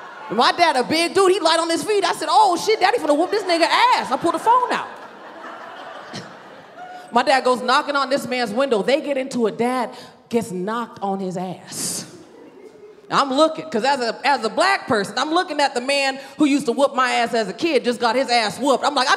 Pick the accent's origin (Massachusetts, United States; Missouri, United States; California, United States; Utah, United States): California, United States; I'm originally from the Bay Area near San Francisco.